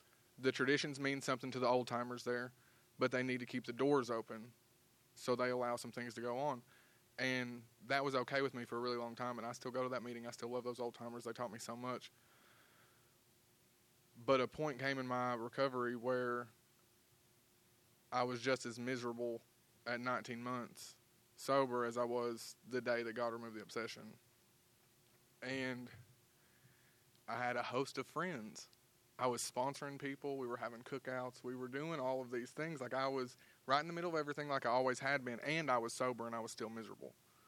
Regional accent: Kentucky, United States; I didn't raise my hand, but I'm from Kentucky, and Kentucky walked in too while I was back here.

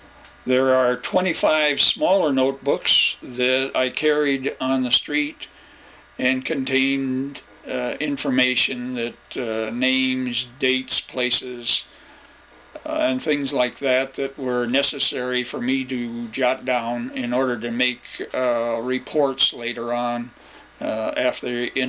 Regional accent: St. Paul, Minnesota, United States; born there; I was born in St. Paul, Minnesota

